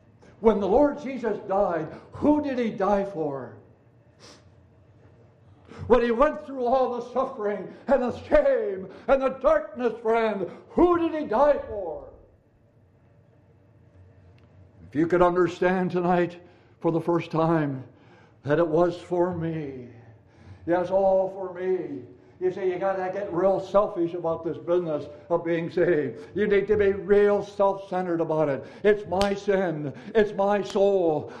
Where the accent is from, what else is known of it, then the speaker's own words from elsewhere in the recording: Appleton, Wisconsin, United States; They drove down my hometown in Appleton.